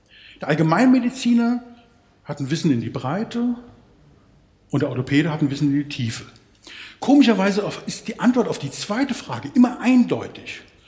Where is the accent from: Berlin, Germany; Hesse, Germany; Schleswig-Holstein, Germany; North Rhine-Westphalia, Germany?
Berlin, Germany; born there; Ich bin in Berlin geboren